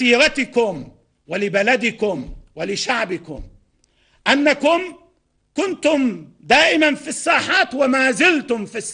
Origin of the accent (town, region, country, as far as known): Lebanon